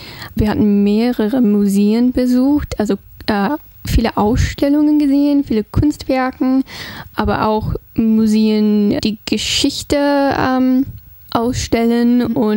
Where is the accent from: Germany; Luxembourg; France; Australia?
Australia; Brisbane, Queensland; German is a second language; Ich komme aus Brisbane. Ich bin Uni-Studentin. Ich lerne Deutsch und Kriminologie